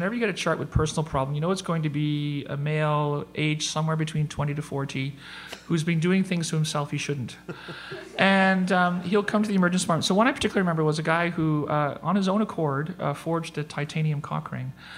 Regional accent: Ontario, Canada; I grew up in Northern Ontario

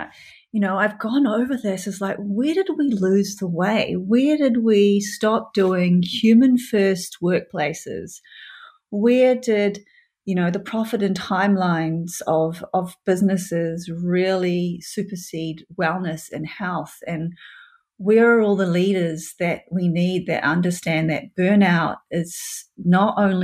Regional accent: New Zealand; I just read this morning the latest stats for New Zealand, my home country.

